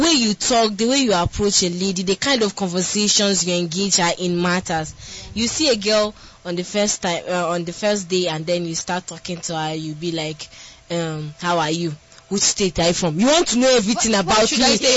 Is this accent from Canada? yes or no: no; Anambra, Nigeria; I'm from Anambra State. Then they'll not be like, you look like a northern girl now.